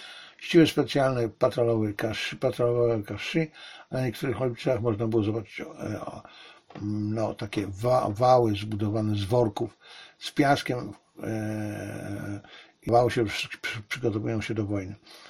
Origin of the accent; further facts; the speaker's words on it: Silesian Voivodeship, Poland; ja się urodziłem na tym moim ukochanym Górnym Śląsku, tuż przy granicy, starej granicy polsko-niemieckiej i jakby to na mnie działało przez te kilkanaście lat, czy to ponad 20 lat życia tam.